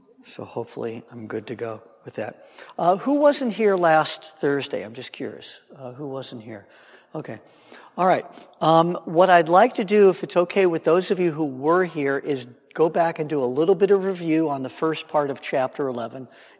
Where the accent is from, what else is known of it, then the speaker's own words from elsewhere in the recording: Los Angeles, California, United States; So, you know, for a boy born and raised in Los Angeles, I've gotten pretty good at driving on snow.